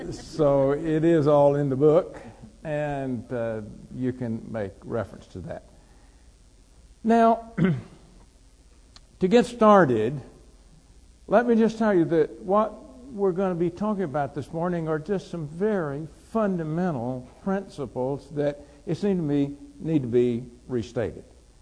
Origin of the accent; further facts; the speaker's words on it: the South, United States; I'm a Southerner. I always know when somebody is a Southerner if I eat breakfast with him.